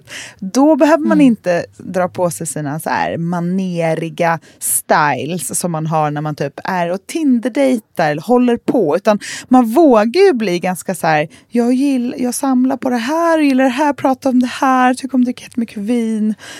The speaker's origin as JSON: {"language": "Swedish", "town": "Gothenburg", "region": "Västra Götaland County", "country": "Sweden", "said": "jag är från Göteborg, någon som vill leka."}